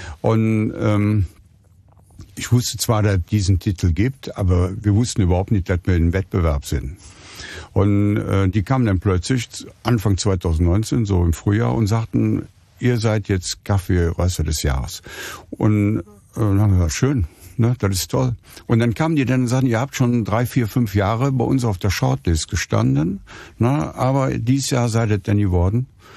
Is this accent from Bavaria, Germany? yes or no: no; Cologne, North Rhine-Westphalia, Germany; ich bin in Köln geboren, im St. Anna-Haus. Die ersten 4 Jahre habe ich vor kurzem erst festgestellt, auf der Fendorstraße aufgewachsen, da wo das Kaffeegeschäft von meinem Vater gewesen ist.